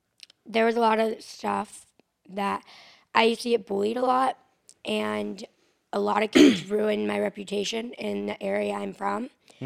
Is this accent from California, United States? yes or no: no; Ohio, United States; I'm from Ohio.